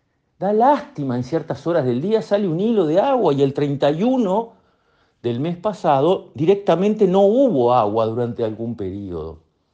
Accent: Uruguay; que somos todos los uruguayos

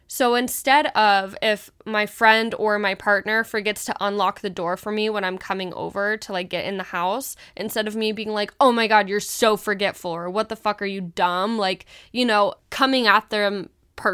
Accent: Midwest, United States; accent: Midwestern; my little Midwestern accent coming through

